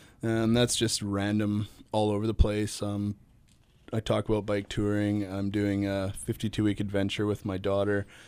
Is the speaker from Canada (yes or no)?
yes; Union Bay, British Columbia, Canada; Yeah, I'm born and raised in the Comox Valley.